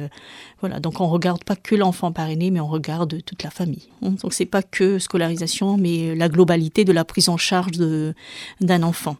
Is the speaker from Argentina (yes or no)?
no; Madagascar; je suis originaire de Madagascar et ma ville natale, c'est à Tanzimat. C'est un petit village, hein. C'est vrai qu'à 7 km de la capitale